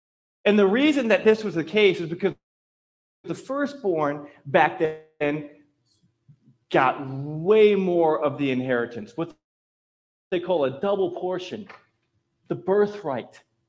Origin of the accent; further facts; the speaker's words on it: Midwest, United States; As a Midwesterner, I kind of felt like I was completely out of the loop, right?